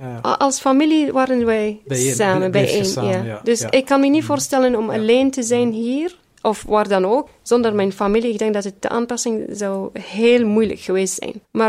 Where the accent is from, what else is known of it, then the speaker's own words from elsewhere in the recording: Iraq; moved away; In 1991 zijn wij uit Irak vertrokken. Het was mijn mama en vier meisjes.